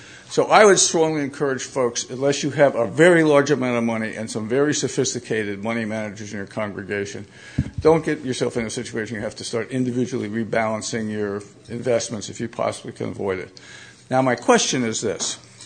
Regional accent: Pittsburgh, Pennsylvania, United States; Hi, guys. … from Pittsburgh.

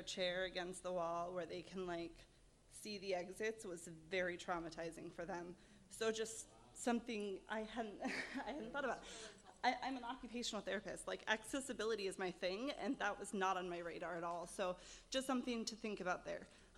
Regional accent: La Crosse, Wisconsin, United States; I'm from La Crosse, Wisconsin.

